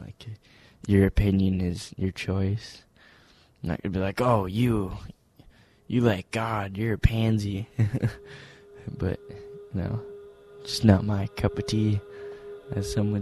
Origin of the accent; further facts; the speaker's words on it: Burlington, Vermont, United States; also born or lived in Milton; now in Winooski, United States; In Burlington, then Milton, now Winooski.